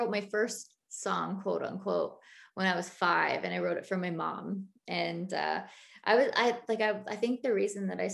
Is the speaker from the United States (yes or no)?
no; Hudson Bay, Saskatchewan, Canada; I'm from Hudson Bay, Saskatchewan